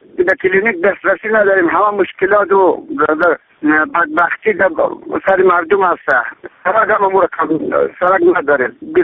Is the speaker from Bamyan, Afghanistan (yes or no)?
yes; Bastok, Bamyan, Afghanistan; ما از ولایت بامیان ولسوالی برات گپ می دنیم. ما از قریه بستوک می باشیم.